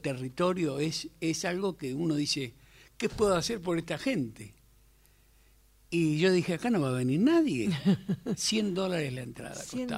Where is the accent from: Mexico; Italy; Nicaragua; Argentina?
Argentina; now in United States; un argentino latino